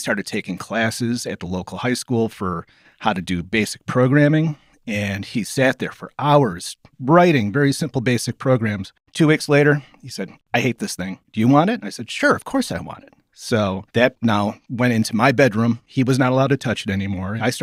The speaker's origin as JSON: {"language": "English", "town": "Buffalo", "region": "New York", "country": "United States", "tie": "born or raised there", "said": "I grew up in Buffalo"}